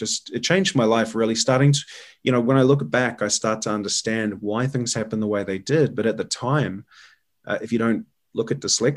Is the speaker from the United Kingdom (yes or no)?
no; New Zealand; accent: Kiwi; doing some work on her deck, D-E-C-K, my Kiwi accent.